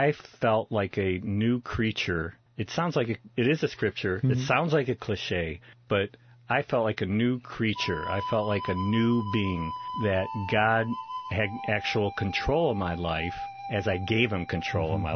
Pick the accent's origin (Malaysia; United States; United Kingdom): United States; Detroit, Michigan; we left the group and moved back to my hometown, Detroit area.